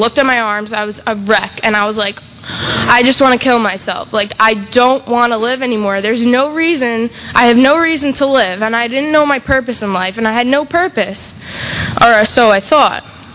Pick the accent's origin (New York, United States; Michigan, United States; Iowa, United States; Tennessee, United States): New York, United States; And then also when I was 10 years old, I lived in New York. I grew up in New York, and my cousin used to come visit from Florida.